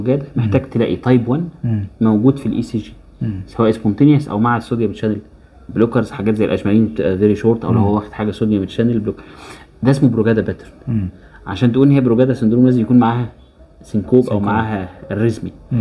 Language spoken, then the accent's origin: Arabic; Egypt; زي ما اتفقنا احنا عندنا في مصر